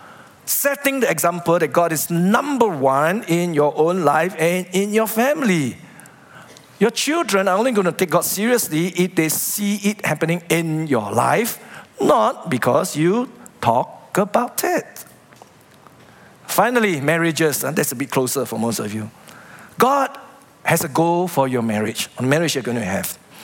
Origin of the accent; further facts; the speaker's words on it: Singapore; As Singaporean parents, we get caught up in the rat race.